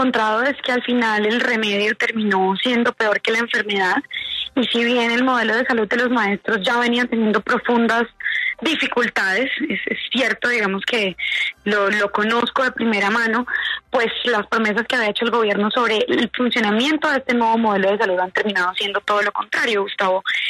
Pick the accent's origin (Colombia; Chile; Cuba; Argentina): Colombia; como colombianos y colombianas hemos reconocido que la labor de los maestros es tan importante